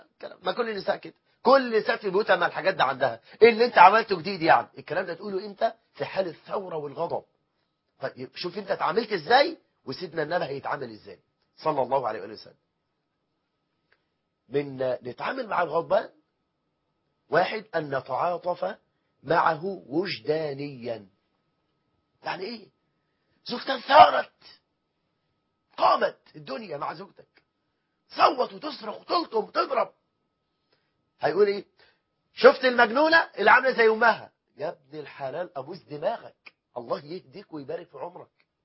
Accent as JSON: {"language": "Arabic", "country": "Egypt", "said": "احنا عندنا في مصر 9 مليون امراه مطلقه"}